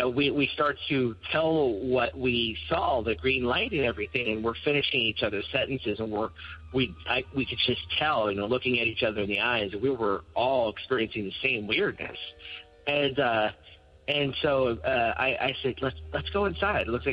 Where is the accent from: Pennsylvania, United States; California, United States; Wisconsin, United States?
Pennsylvania, United States; Wall; born or raised there